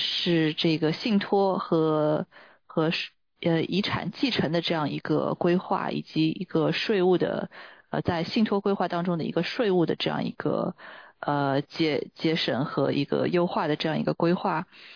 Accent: Suzhou, Jiangsu, China; moved away as an adult; now in United States; 我是来自中国苏州。来美呢也快20年了

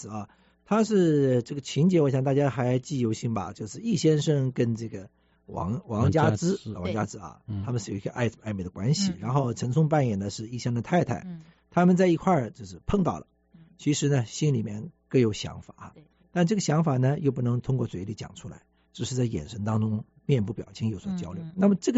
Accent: Suzhou, Jiangsu, China; 不单是我们苏州人江南人喜欢的啊

